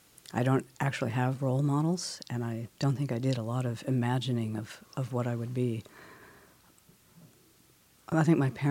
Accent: Oakland, California, United States; In the East Bay

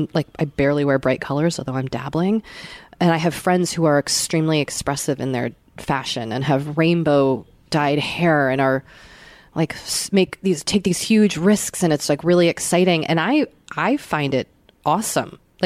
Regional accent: Seattle, Washington, United States; 2 months ago, we moved to Seattle, my hometown, but a place I haven't lived in 14 years.

